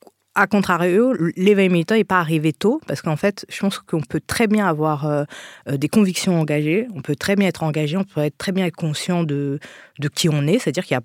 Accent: Haiti; Être haïtien

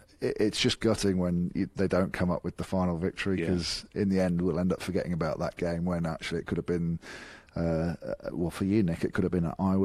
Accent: England, United Kingdom; So again, it's very easy to say I'm English, but absolutely right.

